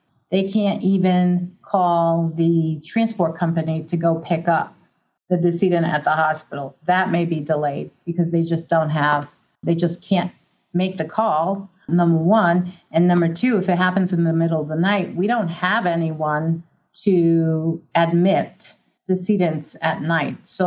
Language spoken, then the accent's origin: English; New York, United States; Well, first of all, I grew up in South Bronx. I mean, you know, South Bronx, poor, blah, blah, blah.